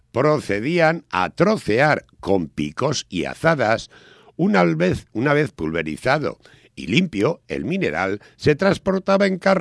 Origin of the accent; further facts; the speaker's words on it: Bilbao, Basque Country, Spain; sabes que soy natural del Monte Covetas